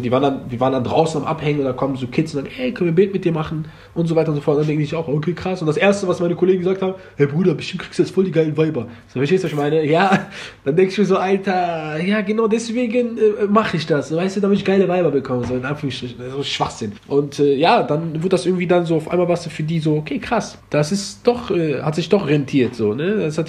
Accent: Germany; born or raised there

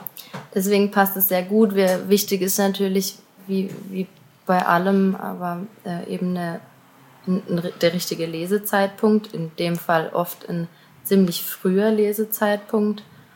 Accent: Auggen, Baden-Württemberg, Germany; wenn ich sage, ich komme aus Augen, dann, ah ja, Augener Schäf

